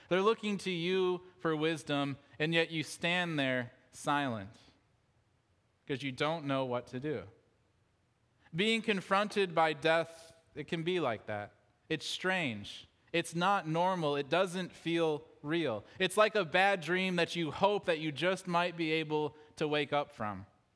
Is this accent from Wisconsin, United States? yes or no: no; Detroit, Michigan, United States; I drove 9 hours to where I grew up in Detroit, and I held my mother's hand